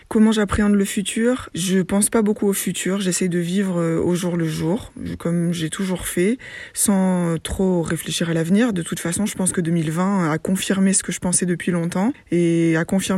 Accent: Toulon, Provence-Alpes-Côte d'Azur, France; born there; je suis graphiste et prof de design graphique à Aix et Marseille et je suis née à Toulon.

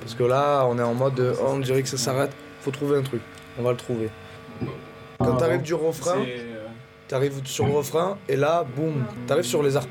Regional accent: La Ciotat, Provence-Alpes-Côte d'Azur, France; je viens du sud, de la Ciotat, je suis ciotadin.

